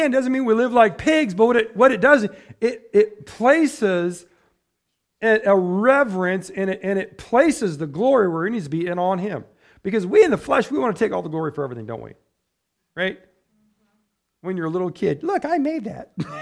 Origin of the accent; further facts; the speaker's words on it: United States; which I don't care one way or the other because I'm an American, right?